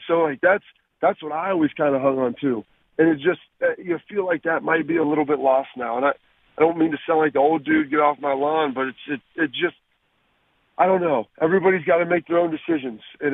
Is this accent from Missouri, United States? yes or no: no; Texas, United States; born there; Well, I mean, I was born in Texas. We kind of have a little bit of a farm growing up